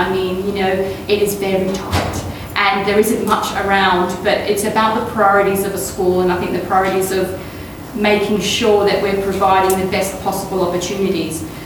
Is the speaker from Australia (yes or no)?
yes; Australia; You know, I'm Australian. You know, we come from a mindset where we're going to have a go. That's what we do in Australia.